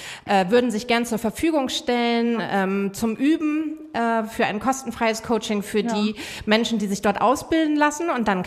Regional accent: Hamburg, Germany; Sie kommen ja auch aus meiner Heimatstadt, aus Hamburg.

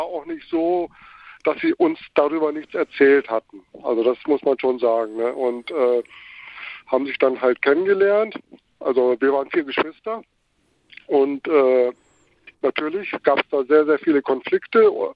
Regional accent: Lower Saxony, Germany; now in Bielefeld, Germany; da war ich natürlich schon außerhalb, jetzt in Bielefeld. Ich komme aus Niedersachsen

